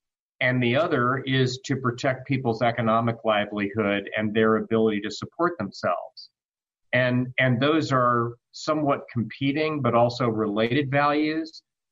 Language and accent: English; Georgia, United States; In my home state of Georgia, we began reopening about a week and a half ago.